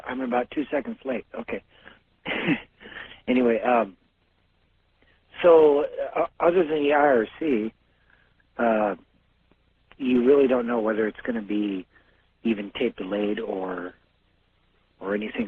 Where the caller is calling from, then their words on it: Tacoma, Washington, United States; I'm calling from Tacoma, Washington, and apparently you are not on the air live here.